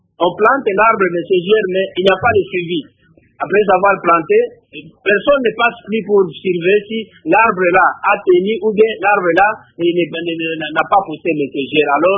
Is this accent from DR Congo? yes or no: yes; Lubumbashi, Haut-Katanga, DR Congo; comme ici chez nous à Lubumbashi, nous connaissons la sécheresse